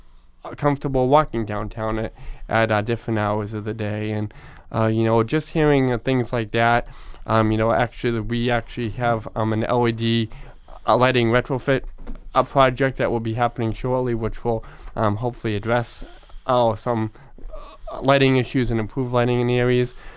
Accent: Rockland, United States; You know, I grew up there. Like, I went through the Rockland schools. I mean, it's my hometown.

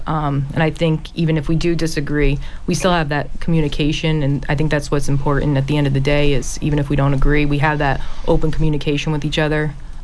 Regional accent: North Weymouth, Massachusetts, United States; I'm from North Weymouth.

